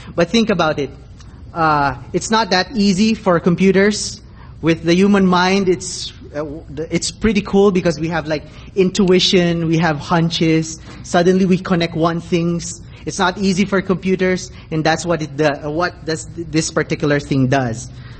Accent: Hawaii, United States; So I said I'm from Hawaii

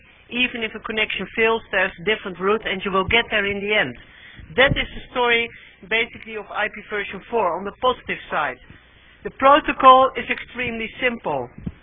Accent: Netherlands; And I'm from the Netherlands.

